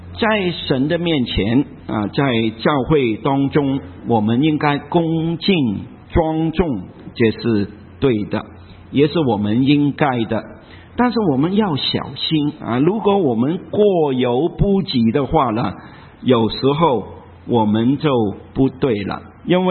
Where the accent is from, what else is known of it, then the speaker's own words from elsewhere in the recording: China; 我们中国人有儒家的思想，这个儒家的思想经过2000多年了，已经深深的影响住我们中国人的思想和我们的文化。